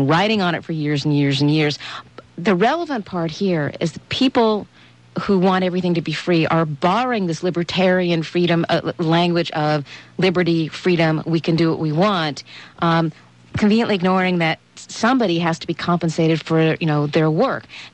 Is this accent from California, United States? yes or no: yes; California, United States; as a Californian coming to Canada